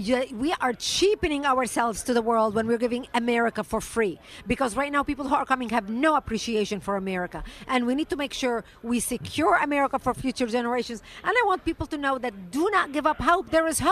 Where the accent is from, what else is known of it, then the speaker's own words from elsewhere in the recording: Lebanon; English is a second language; now in United States; Look, I'm Lebanese. I've got tan skin.